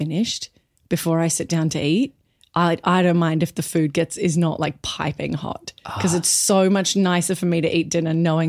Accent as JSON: {"language": "English", "town": "Brisbane", "region": "Queensland", "country": "Australia", "lives_now": "Perth, Australia", "said": "I'm from Brisbane mostly."}